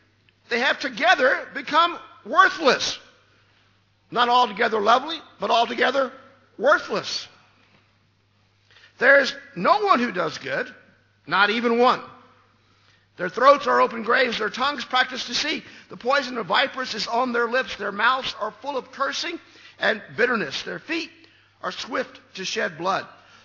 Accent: Louisiana, United States; I love the South. I'm from the South. Not that South, but South of in Louisiana.

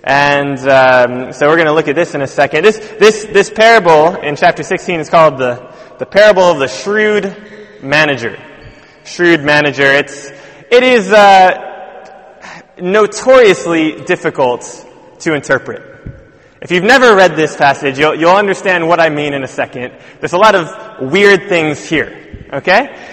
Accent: London, United Kingdom; I come all the way from South London just to come and preach for you guys

